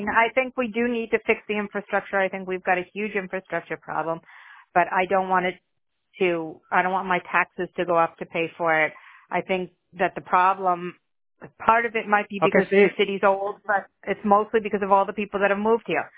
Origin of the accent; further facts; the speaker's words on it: New York, United States; moved away; And I'm from New York originally, not recently, but 25 years ago.